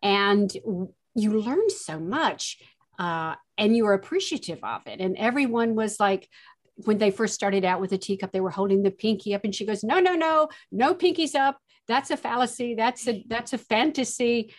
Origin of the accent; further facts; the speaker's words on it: South Carolina, United States; also born or lived in Tennessee; I mean, I was born in Tennessee, but I was reared in South Carolina.